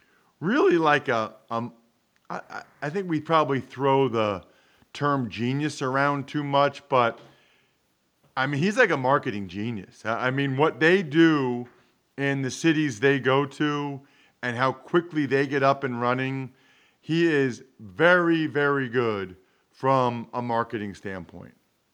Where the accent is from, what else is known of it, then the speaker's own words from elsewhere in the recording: Reading, Pennsylvania, United States; He's from Reading. I'm from Reading.